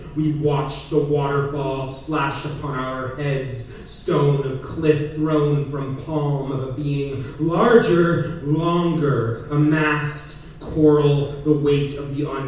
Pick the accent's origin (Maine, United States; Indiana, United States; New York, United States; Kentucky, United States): Maine, United States; also born or lived in Rhode Island / Philadelphia; Growing up in Maine, living in Rhode Island and Philadelphia, as well as here, I have encountered countless veterans.